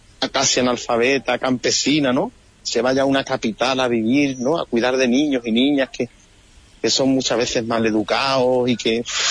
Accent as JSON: {"language": "Spanish", "town": "La Línea", "region": "Andalusia", "country": "Spain", "said": "yo tengo mi sobrino que hacía la comunión en mi pueblo, en La Línea"}